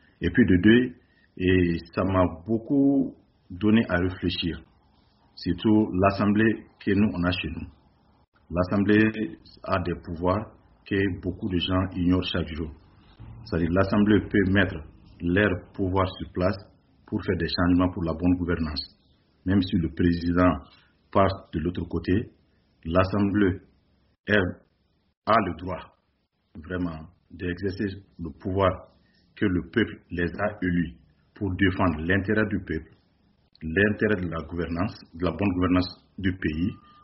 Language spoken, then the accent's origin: French; Mali; en tant qu'Africain, plus précisément en tant que Malien